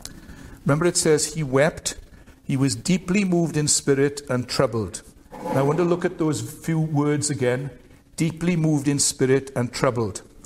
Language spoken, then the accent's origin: English; Merthyr Tydfil, Wales, United Kingdom; when I was a teenager growing up in Merthyr